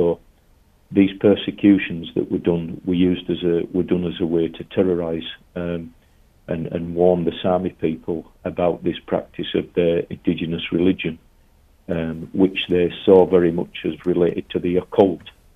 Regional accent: United Kingdom; Yeah, well, I'm from Great Britain, and before coming to England

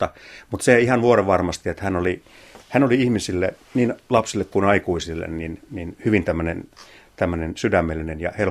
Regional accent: Pieksämäki, South Savo, Finland; Satuin näkemään kotikaupungissani Pieksämäellä 60-luvulla.

